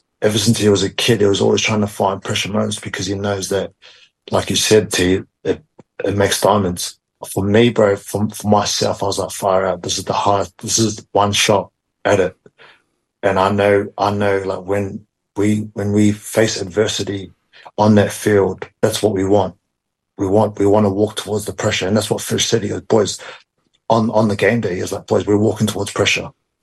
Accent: New Zealand; when you're a kid growing up in New Zealand

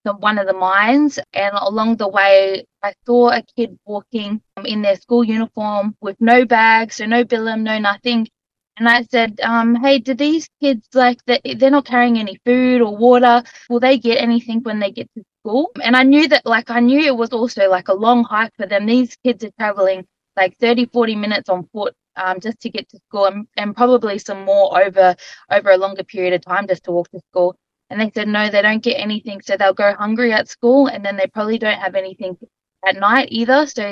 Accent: Western Province, Papua New Guinea; it was also my first time back to my province. So I'm from Western Province in PNG.

